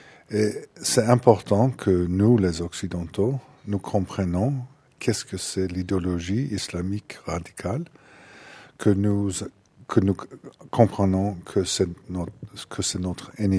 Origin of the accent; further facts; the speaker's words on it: United States; French is a second language; Oui, c'est mieux chez nous aux États-Unis.